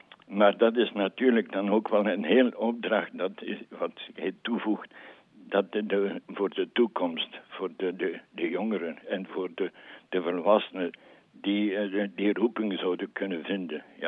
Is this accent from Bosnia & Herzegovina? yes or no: no; Alken, Flanders, Belgium; Maar ik ben dan van Alken